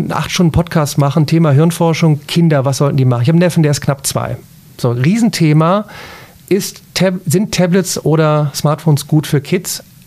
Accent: North Rhine-Westphalia, Germany; ich komme aus Remscheid-Solingen-Wuppertal

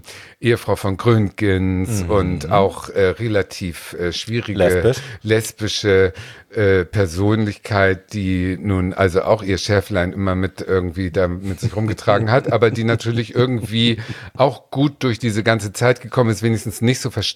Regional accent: Schleswig-Holstein, Germany; born there; Ich bin ja geboren in der Nähe von Ahrensburg.

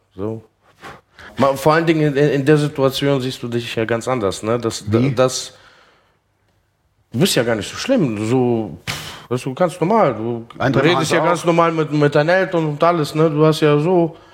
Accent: Russia; kommen wir aus Russland, Russlanddeutscher

